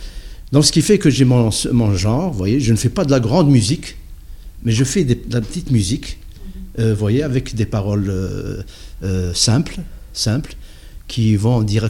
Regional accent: Bou Saâda, M'Sila Province, Algeria; malgré que je suis d'origine de Boussaada

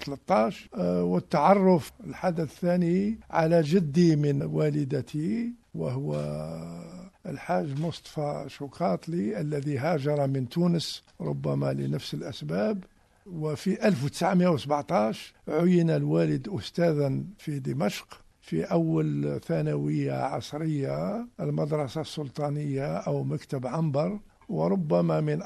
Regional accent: Sétif, Sétif Province, Algeria; born there; أنا ولدت بمدينة سطيف في 1932، ولكن لم أحتفظ بأي ذكرى عن هذه المدينة،

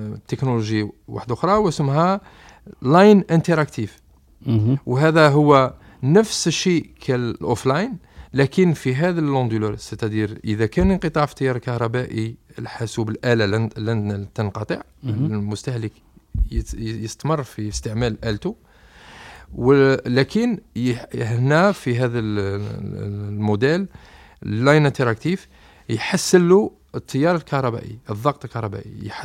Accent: Algeria; عندنا في الجزائر

